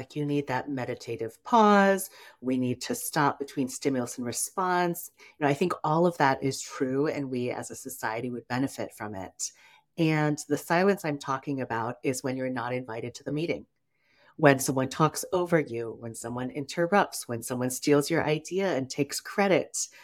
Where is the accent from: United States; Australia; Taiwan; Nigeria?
Taiwan; I am from Taiwan. I present as I identify as an Asian American woman.